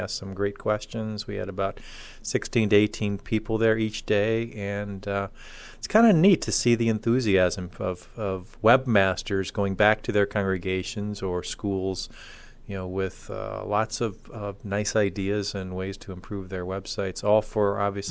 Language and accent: English; England, United Kingdom; No Irish either. I'm English, but that doesn't count.